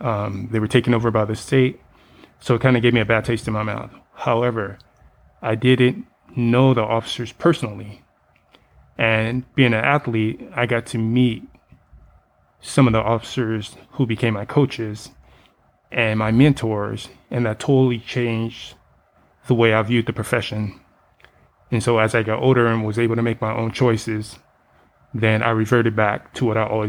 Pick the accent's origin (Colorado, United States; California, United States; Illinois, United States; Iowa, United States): California, United States; Compton; And I was born and raised in Compton, and I had a lot of experience with law enforcement growing up